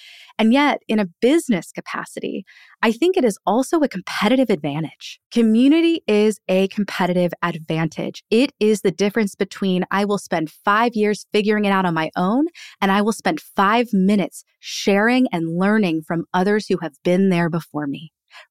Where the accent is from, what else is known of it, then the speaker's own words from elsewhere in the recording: Annapolis, Maryland, United States; but in an authentic sense, we just wanted to fix it in my hometown of Annapolis. That was where Rising Tide began. And so we started gathering small business owners together here in my hometown.